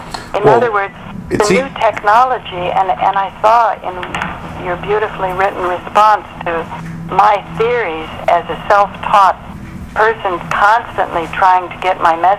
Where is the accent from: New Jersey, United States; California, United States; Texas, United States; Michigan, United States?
California, United States; Berkeley; because I grew up in Berkeley, California, and I knew a lot of the software developers